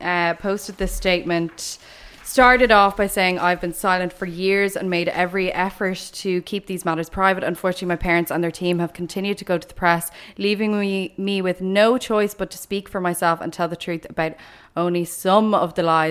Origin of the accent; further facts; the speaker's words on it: Ireland; obviously, as Irish people, we love a gossip.